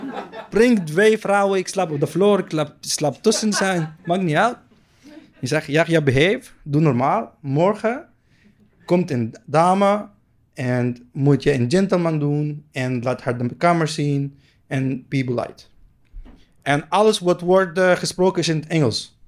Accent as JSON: {"language": "Dutch", "country": "Palestine", "second_language": "Dutch", "lives_now": "Netherlands", "said": "Ik kom uit Palestina. Ik kom uit in een kleine stad. Daar iedereen kent elkaar. Als je iets doet, iedereen gaat weten."}